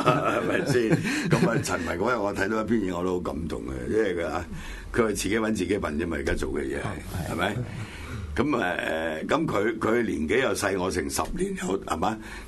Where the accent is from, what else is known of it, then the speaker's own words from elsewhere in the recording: Hong Kong; 自己作為一個土生土長嘅香港人